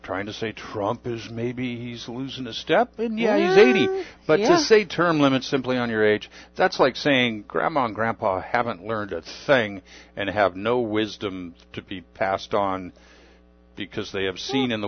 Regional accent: California, United States; now in Arizona, United States; it's in another state, my home state of California. I've been here 38 years in Arizona. I am a Zonie.

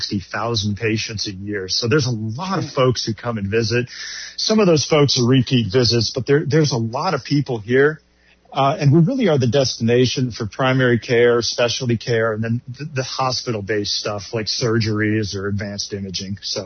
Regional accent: Delaware, Ohio, United States; So I grew up in central Ohio, just north of Columbus, a little town called Delawar

